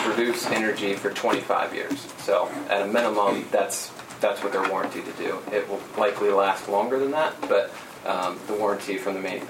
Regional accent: Illinois, United States; I'm with GRNE Solar, born and raised in Illinois.

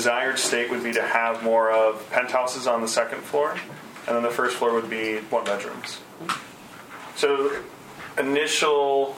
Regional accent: Twin Cities, Minnesota, United States; I live right over by Autumn Creek Elementary. We moved down here. My family and I moved down here about 2 years ago. I'm originally from Twin Cities.

